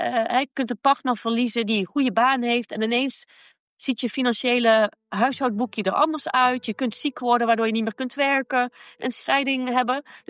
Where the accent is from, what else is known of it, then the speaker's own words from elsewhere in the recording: Tilburg, North Brabant, Netherlands; ik kom zelf uit Brabant en Tilburg, daar zitten heel veel MKB'ers die ik regelmatig spreek.